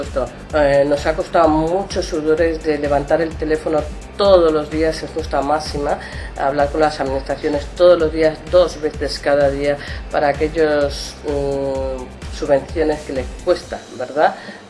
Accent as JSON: {"language": "Spanish", "town": "Madrid", "region": "Community of Madrid", "country": "Spain", "said": "yo trabajaba en un pueblo de Valencia, en un centro geriátrico, y yo soy de Madrid y quería volver a Madrid"}